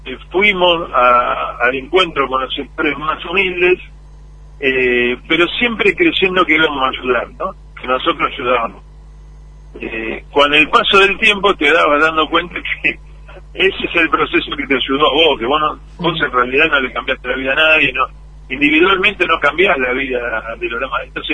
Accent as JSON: {"language": "Spanish", "country": "Argentina", "said": "como argentino, qué sé yo, como mucha sangre, me llena de orgullo"}